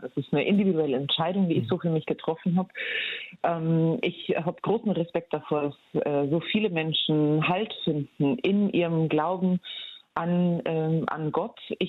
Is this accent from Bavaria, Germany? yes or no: yes; Bavaria, Germany; Ich bin in Bayern groß geworden, da ist man selbstverständlich in dem Teil Bayerns, wo ich herkomme, auf dem Dorf. Es war ein sehr kleines Dorf, bayerisch-katholisch sozialisiert.